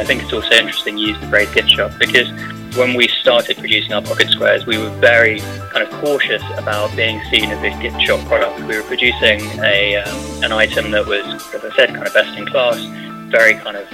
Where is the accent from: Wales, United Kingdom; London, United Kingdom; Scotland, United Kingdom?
London, United Kingdom; I grew up in London and I spent my childhood going to these places as well